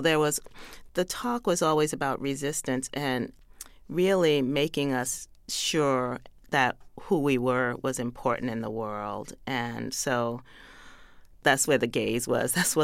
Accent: New York, United States; You know, I feel like I'm a New Yorker to the bone, but there is a lot of the South in me.

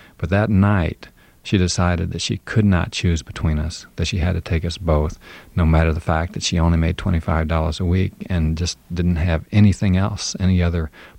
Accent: Washington, District of Columbia, United States; They knew that I was from Washington, D.C., and I'd been to the Washington Monument and been to Mount Vernon, places like

